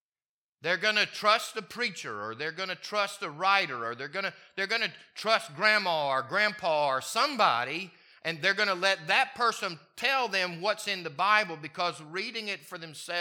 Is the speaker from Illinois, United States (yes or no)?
no; Mississippi, United States; So, I grew up in Mississippi, and if you name a boy Junior in Mississippi, he will inevitably be called by his family or by others Junior or Bubba.